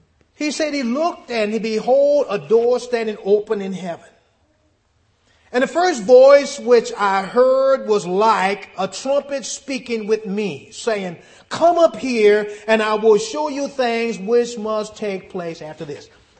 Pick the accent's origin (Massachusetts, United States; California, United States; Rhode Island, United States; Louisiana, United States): Louisiana, United States; New Orleans; I remember growing up in New Orleans, Louisiana, used to be some serious electrical storms.